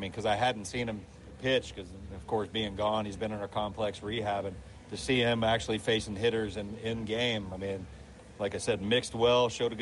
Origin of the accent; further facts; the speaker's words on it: Sarasota, Florida, United States; I had met him that offseason when he was training in Sarasota, my hometown.